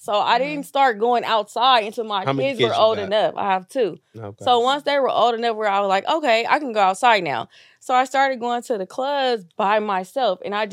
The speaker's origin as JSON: {"language": "English", "town": "New Orleans", "region": "Louisiana", "country": "United States", "tie": "born or raised there", "said": "I'm from New Orleans. I was born in New Orleans. So my whole family danced."}